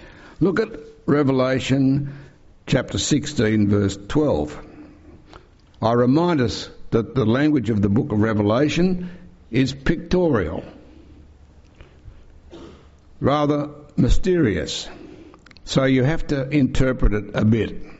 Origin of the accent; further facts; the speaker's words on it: Australia; Now, friends, speaking as an Aussie, it's demoralising to be on the losing side.